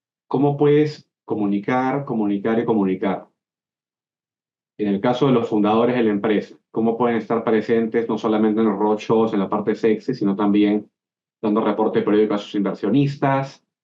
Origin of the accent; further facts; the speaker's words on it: Peru; En Perú, mi país de origen